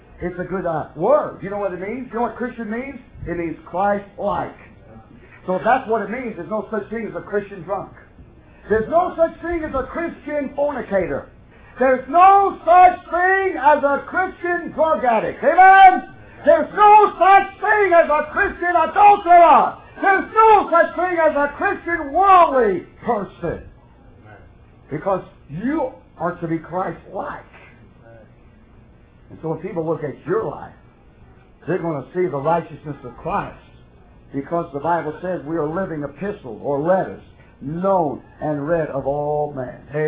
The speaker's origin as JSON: {"language": "English", "region": "Northern US", "country": "United States", "said": "I'm a Yankee. I was born a Yankee. I'm not a Yankee anymore."}